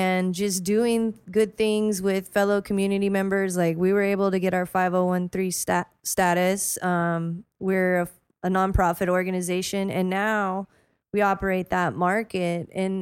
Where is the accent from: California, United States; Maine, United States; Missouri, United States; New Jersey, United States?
California, United States; Hanford; I grew up in Hanford, and then I moved here in 96 for college.